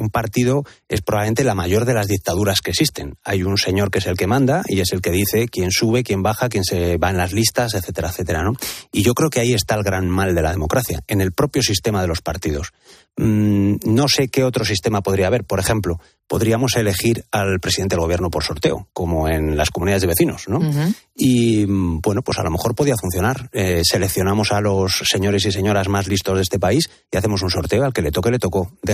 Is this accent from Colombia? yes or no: no; Valladolid, Castile and León, Spain; born there; now in Madrid, Spain; Yo soy un enamorado de Madrid, nací en Valladolid y me vine a vivir aquí hace 25 años y vivo aquí porque me gusta y porque adoro esta ciudad.